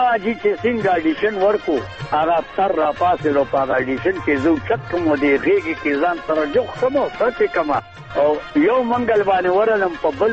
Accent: Surizai Payan, Khyber Pakhtunkhwa, Pakistan; سوریزي پایان لما د کلی نامه ده. زه په سوریزو پایانو کې زیږیدلې ما

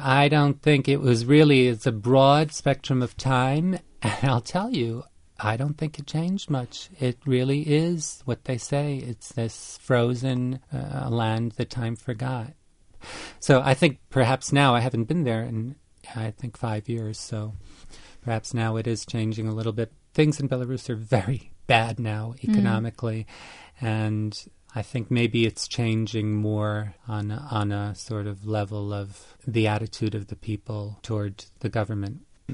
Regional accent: United States; by being an American who spoke their language

